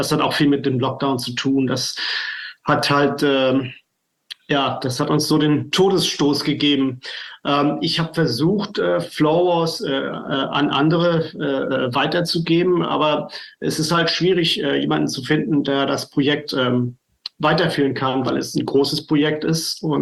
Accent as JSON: {"language": "German", "town": "Flensburg", "region": "Schleswig-Holstein", "country": "Germany", "said": "Ja, ich komme aus Flensburg."}